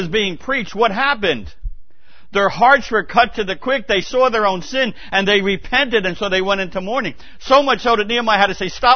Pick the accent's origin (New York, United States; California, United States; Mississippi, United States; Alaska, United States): New York, United States; also born or lived in Manhattan; look, I was born in Manhattan. You can't get any more New York than being born in Upper Manhattan, and I've lived here on Long Island my whole life.